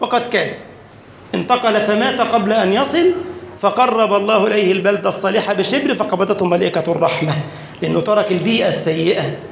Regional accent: Egypt

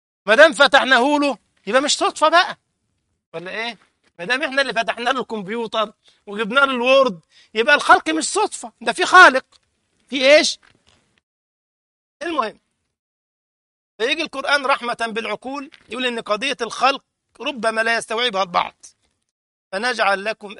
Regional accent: Egypt; ولا القرود اللي عندنا في مصر

